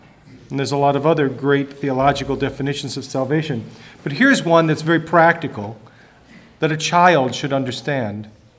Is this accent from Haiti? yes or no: no; Ireland; Maybe it's me being an Irishman or something.